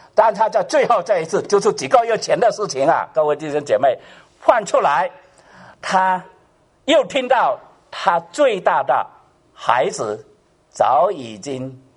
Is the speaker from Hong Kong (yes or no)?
yes; Hong Kong; 你去香港的人都知道哈，我香港人，因为我是香港啊